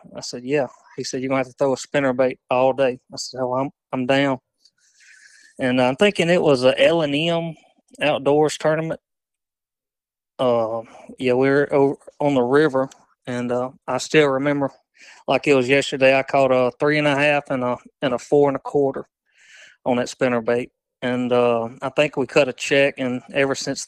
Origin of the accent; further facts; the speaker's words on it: Bastrop, Louisiana, United States; also born or lived in Sterlington; Yeah, I'm originally from Bastrop. Ended up moving into Sterlington after the mill shut down.